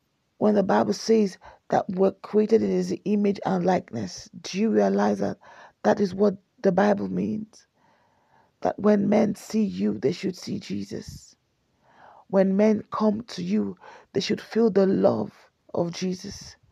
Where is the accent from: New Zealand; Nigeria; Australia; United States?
Nigeria; but I am a Nigerian and I'm not fraudulent.